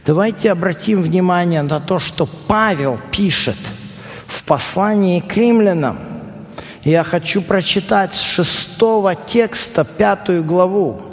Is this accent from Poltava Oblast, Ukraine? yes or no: yes; Kremenchuk, Poltava Oblast, Ukraine; В эту субботу я поехал в город Кременчуг. И мне тоже, это мой родной город